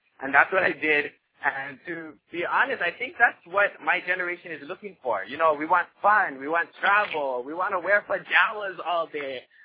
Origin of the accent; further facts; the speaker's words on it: Hawaii, United States; Growing up in Hawaii, I've watched both my parents work extremely hard to support us, you know, oftentimes living paycheck to paycheck.